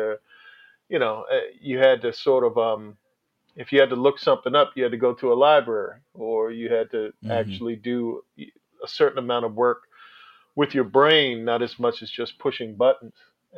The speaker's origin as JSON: {"language": "English", "town": "Annapolis", "region": "Maryland", "country": "United States", "said": "I'm from Annapolis, Maryland."}